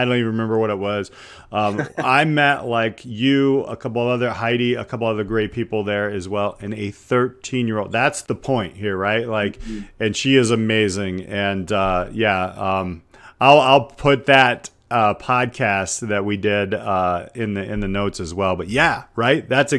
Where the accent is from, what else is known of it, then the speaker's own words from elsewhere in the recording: Indiana, United States; So I'm going to say her name wrong because I'm from Indiana